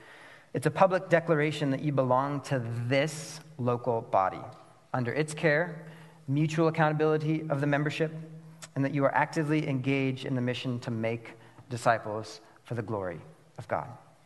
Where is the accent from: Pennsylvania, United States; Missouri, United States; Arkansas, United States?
Missouri, United States; Kansas City; We come from Kansas City.